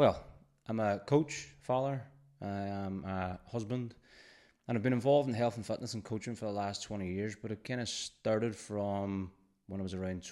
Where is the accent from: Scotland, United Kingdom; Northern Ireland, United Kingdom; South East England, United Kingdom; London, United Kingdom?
Northern Ireland, United Kingdom; I grew up in Gaelia, which isn't too far from here in Derry. The youngest of seven. I grew up in the 80s, 90s.